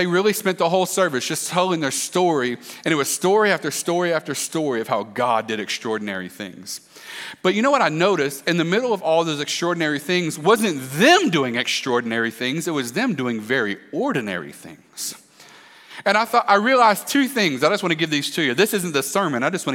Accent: Pensacola, Florida, United States; I grew up in this city. I grew up in Pensacola.

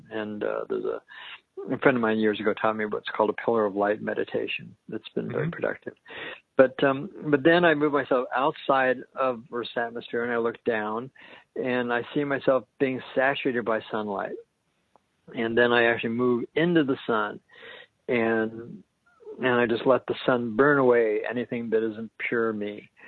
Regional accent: Denver, Colorado, United States; I was raised in Denver as a Reformed Jew

